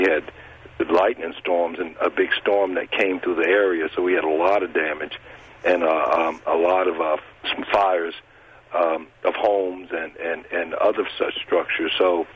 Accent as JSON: {"language": "English", "town": "Spartanburg", "region": "South Carolina", "country": "United States", "tie": "born or raised there", "said": "I spoke to a friend of mine who's the deacon at the church in my hometown of Spartanburg yesterday, the church that I was baptized"}